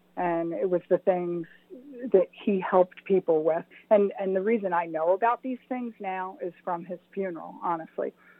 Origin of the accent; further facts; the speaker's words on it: Lafayette Hill, Pennsylvania, United States; So I grew up in Lafayette Hill. And like you already mentioned, I am proudly a St. Philip Neri original person.